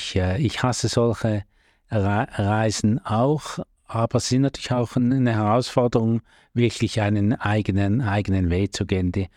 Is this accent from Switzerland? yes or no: yes; Switzerland; Bei uns in der Schweiz sieht es nicht ganz so arg aus